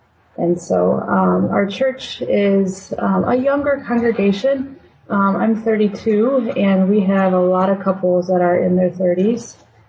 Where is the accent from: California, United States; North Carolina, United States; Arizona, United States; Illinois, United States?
Illinois, United States; Bourbonnais; But I grew up in Bourbonnais, Illinois, which happens to be the same town where Olivet Nazarene University is.